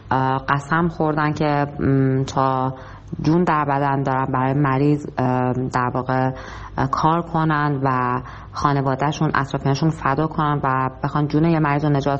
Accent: Iran; moved away as an adult; now in Oman; من الان خودم 3 ساله که از ایران مهاجرت کردم و حالا عمان رو انتخاب کردم به عنوان مقصد اولم.

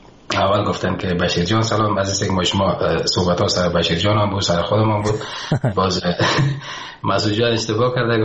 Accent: Afghanistan; بخصوص که افغانستان نازنینم که من خاک خاک وطنم مثل زر است برای من، بسیار زیاد دوستش دارم.

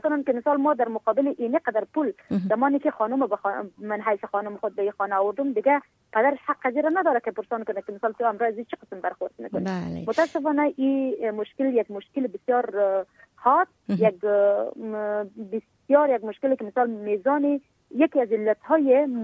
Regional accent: Helmand, Afghanistan; ما در ولایت هلمند بزرگ شدیم

